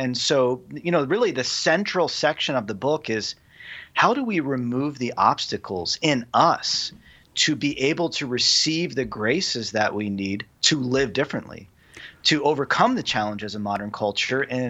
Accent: Harrisburg, Pennsylvania, United States; 15 minutes to the Hershey Chocolate Factory from my house. Yeah, I'm from Harrisburg, Pennsylvania, right by Hershey.

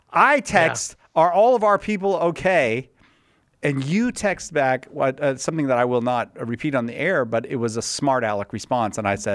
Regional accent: California, United States; I'm from California. I don't know what happens when you're in a tornado.

